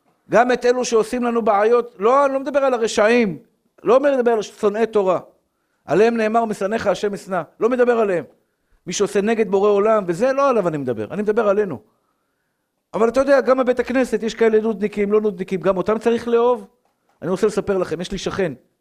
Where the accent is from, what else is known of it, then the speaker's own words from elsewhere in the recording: Tel Aviv, Tel Aviv District, Israel; born there; אני הקטן, שגדלתי פה בשכונה, נולדתי בשכונת התקווה, עברתי לפה בדיוק בגיל 13, או פחות או יותר בגיל 13, וגדלתי פה